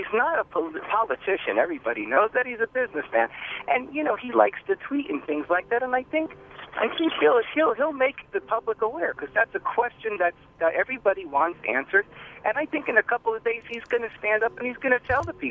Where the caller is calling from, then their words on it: Kenilworth, New Jersey, United States; I'm calling from Kenilworth.